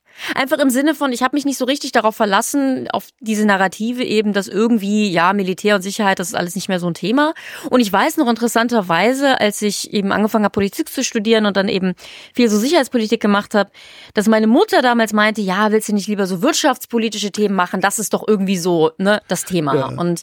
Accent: Aachen, North Rhine-Westphalia, Germany; born there; Ich bin ja ein Millennial, ne? Und ich bin eben 87 in Deutschland geboren, in Aachen, also westlicher geht's gar nicht mehr. Und bin eben aufgewachsen sehr in dieser Zeit der 90er und 2000er

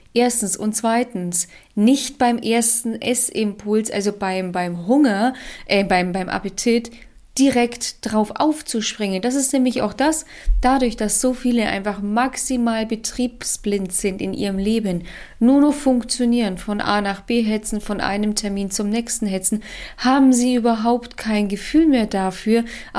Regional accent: Nuremberg, Bavaria, Germany; ich bin aus Nürnberg

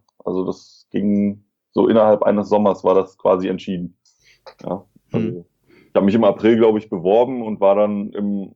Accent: Berlin, Germany; ich bin in Neukölln geboren, also im Herzen Berlins. Bin dann im Südwesten der Stadt aufgewachsen.

